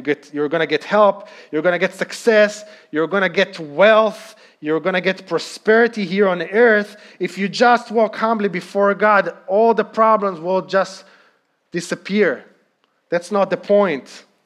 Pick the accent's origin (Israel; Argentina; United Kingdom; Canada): Israel; now in United States; growing up in Israel. For many years, the main and almost only source of water for all different uses in the country came from the Sea of Galilee.